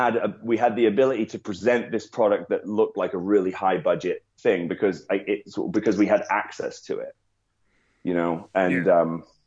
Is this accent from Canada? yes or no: no; England, United Kingdom; even though they know I'm from England, they know I don't live there.